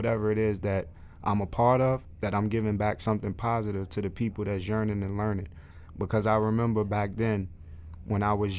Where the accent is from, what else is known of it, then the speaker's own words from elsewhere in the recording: New York, United States; I'm just starting with New York because I'm from New York.